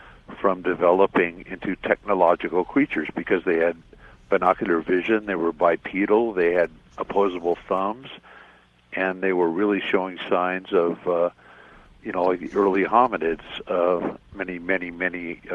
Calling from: Lower Lake, California, United States; from Lower Lake in California.

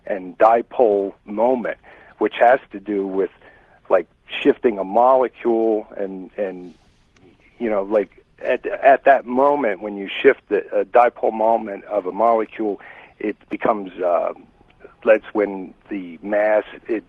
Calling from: Pennsylvania, United States; Pennsylvania.

